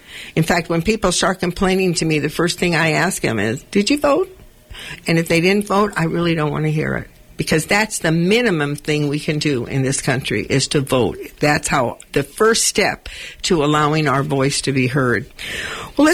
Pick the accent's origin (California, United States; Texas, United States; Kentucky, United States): California, United States; Los Angeles; born there; and I love this because I was born in East Los Angeles